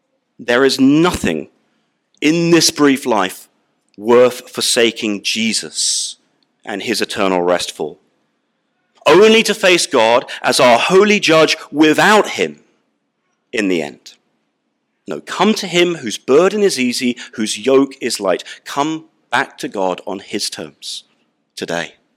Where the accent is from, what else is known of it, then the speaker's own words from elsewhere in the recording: United Kingdom; even as a Brit